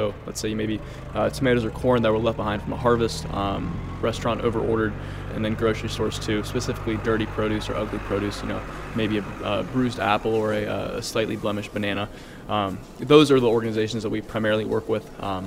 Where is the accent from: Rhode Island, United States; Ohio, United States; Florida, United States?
Ohio, United States; My hometown is in Butler County, Ohio.